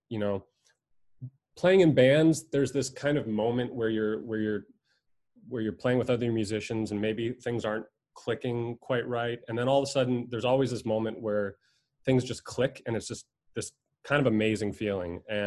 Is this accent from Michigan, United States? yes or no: no; New York, United States; starting out growing up in New York, I was always really into music and story connecting.